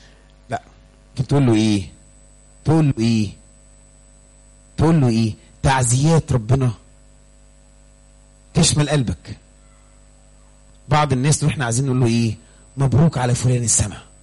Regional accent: Egypt; احنا كمصريين طبعا بنعمل كده يعني، مصريين معروفين يعني

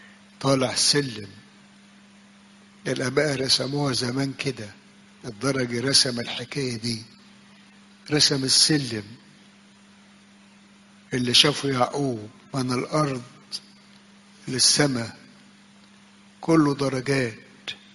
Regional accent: Egypt; ويمكن فينا كتير ناس شافوها لما حصل الزلزال في يوم من الايام عندنا في مصر

